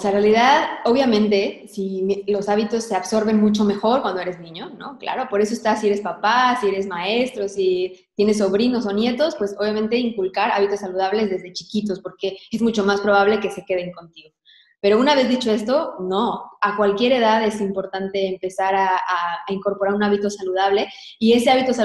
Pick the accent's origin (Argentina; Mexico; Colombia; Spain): Mexico; soy nutricionista, estudié nutrición, soy mexicana.